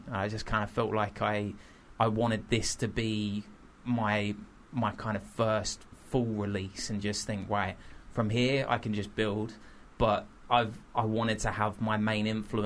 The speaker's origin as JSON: {"language": "English", "town": "Bristol", "region": "South West England", "country": "United Kingdom"}